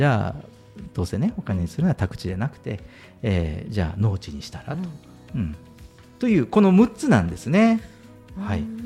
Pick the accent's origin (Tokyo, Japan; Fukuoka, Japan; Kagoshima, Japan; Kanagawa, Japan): Fukuoka, Japan; Itoshima; 僕の田舎は九州の糸島市っていうところでちょっと、うん、まあ、そういうなんですかどちらかというと農村地区だったんですけど